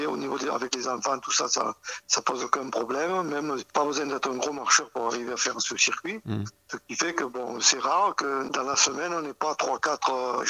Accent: La Rochette, France; born there; Moi, je suis né à La Rochette, donc vous voyez, je connais toutes les pierres.

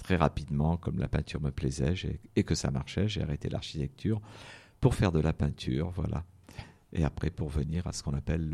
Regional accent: Antibes, Provence-Alpes-Côte d'Azur, France; born there; je suis né à Antibes, mais j'y suis resté peu de temps. J'ai beaucoup voyagé avec mes parents.

